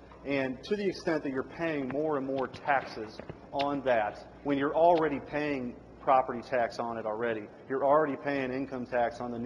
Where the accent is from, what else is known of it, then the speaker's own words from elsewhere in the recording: St. Louis, Missouri, United States; And as you and I know, we come from the St. Louis area.